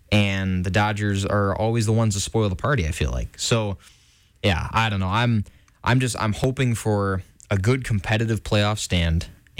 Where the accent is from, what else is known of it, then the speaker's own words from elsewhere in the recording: Wisconsin, United States; even though they're out of Milwaukee and even though they're out of, you know, my home state